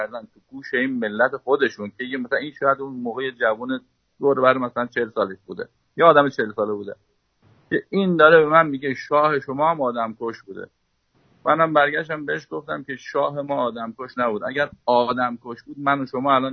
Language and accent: Persian; Iran; ما ایرانی هستیم